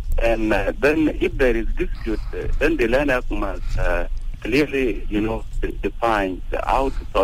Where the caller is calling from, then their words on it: Northern Bahr el Ghazal, South Sudan; I'm calling from Praya, Northern Barkhazan.